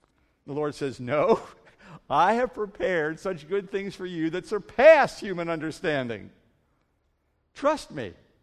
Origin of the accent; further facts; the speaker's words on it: Pennsylvania, United States; also born or lived in Maryland; I grew up in Amish country in central Pennsylvania. We moved from southern Maryland, and we were surrounded by horses and buggies.